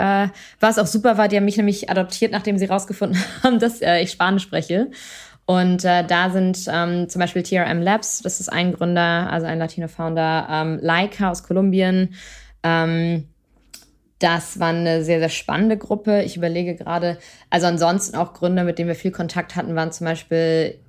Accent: Schleswig-Holstein, Germany; also born or lived in Hamburg; now in Lisbon, Portugal; in den romanischen Sprachen, dann Englisch, Deutsch und ich bin ja an der Grenze zu Dänemark aufgewachsen.

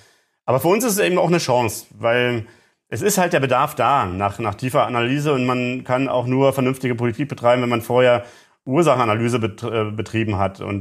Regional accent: Germany; ich komme selber aus der DDR

